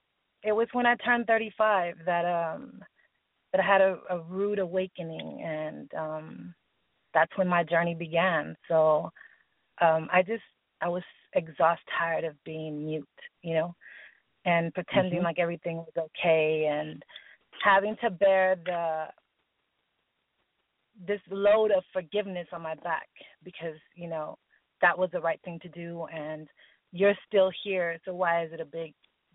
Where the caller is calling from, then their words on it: San Antonio, Texas, United States; I am calling from San Antonio, Texas.